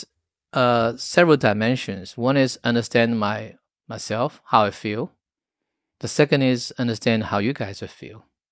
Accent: China; English is a second language; I was brought up in this environment. I was brought up in China.

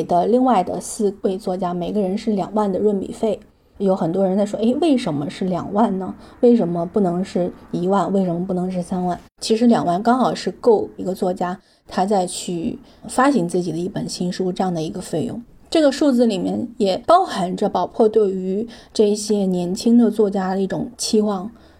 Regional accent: Shandong, China; 我回到了我的家乡，我看到是我童年很常看到的那种景象，是到了冬天一定会有大雾，是那种冬天光枯的稻田，北方农村才有的那种屋顶。

